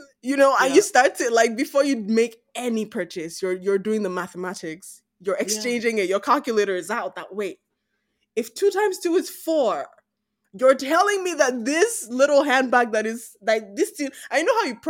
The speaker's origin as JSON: {"language": "English", "region": "Lagos", "country": "Nigeria", "tie": "born or raised there", "said": "growing up in Lagos, first of all, there's traffic everywhere."}